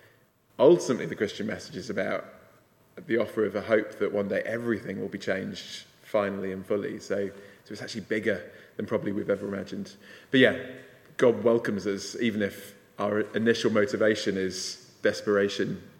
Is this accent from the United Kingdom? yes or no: yes; Leicester, East Midlands, United Kingdom; growing up in Leicester in a very ethnically diverse city with a school where people from all sorts of different religious backgrounds